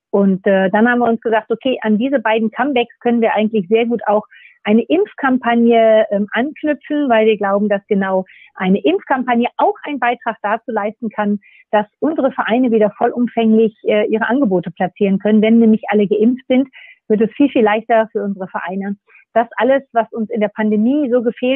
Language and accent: German; Nordhorn, Lower Saxony, Germany; Ich komme aus Nordhorn und habe dort, ich würde sagen, mit 5 Jahren angefangen, Tennis zu spielen.